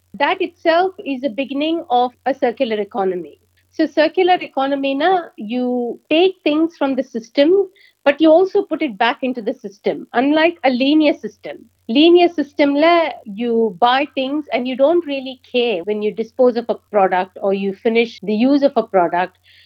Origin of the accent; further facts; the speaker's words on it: Mumbai, Maharashtra, India; moved away as an adult; also born or lived in Pune / Canada; now in Melbourne, Australia; நான் வந்து பாம்பேல, ஆக்சுவலி பூனால பிறந்தேன். மோஸ்ட் ஆஃப் மை லைஃப், என்னோட எஜுகேஷன் எல்லாம் பாம்பேல தான் ஆச்சு. என்னோட மாஸ்டர்ஸ் டிகிரிக்கு வேண்டி நான் கனடாக்கு போனேன். அங்கேருந்து மாஸ்டர்ஸ் இன் ஆர்கிடெக்சர் பண்ணிட்டு மெல்பர்னுக்கு வந்தேன்.